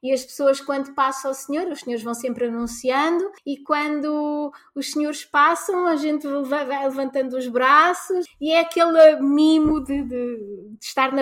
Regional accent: Lisbon, Portugal; quando vou ao Porto, eu sou de Lisboa

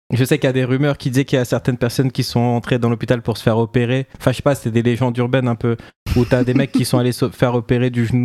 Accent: Villepinte, Île-de-France, France; born there; je suis né à Villepinte dans le 93

